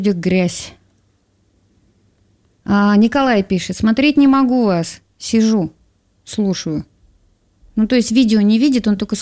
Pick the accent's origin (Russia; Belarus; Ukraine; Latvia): Russia; Amur Oblast; я сама дальневосточник. Я долгие годы жила недалеко от Благовещенска. Вот, и с любовью и радостью вспоминаю свое детство.